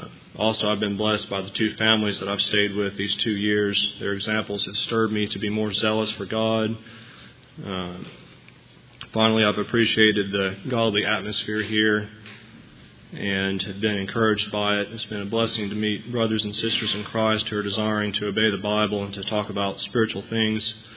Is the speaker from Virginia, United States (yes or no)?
no; Huntsville, Alabama, United States; now in Auburn, United States; And at that point, I moved to Auburn from Huntsville. I was born and raised in Huntsville. I moved to Auburn to attend Auburn University.